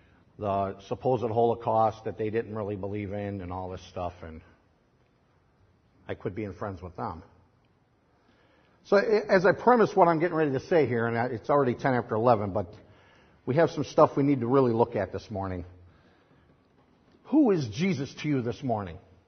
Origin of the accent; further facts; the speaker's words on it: Cicero, Illinois, United States; where I grew up in Cicero. And in the 60s and 70s in Cicero, it was all white. There was some Hispanic, but absolutely no African Americans.